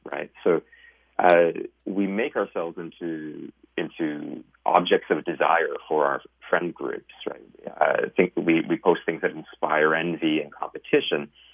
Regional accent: Canada; I'm a Canadian, but we've all been watching the 2016 fallout in the States very carefully

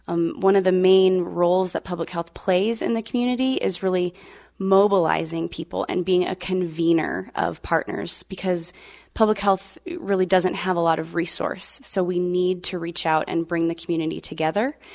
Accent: Billings, Montana, United States; Well, I grew up here in Montana, in Billings, Montana.

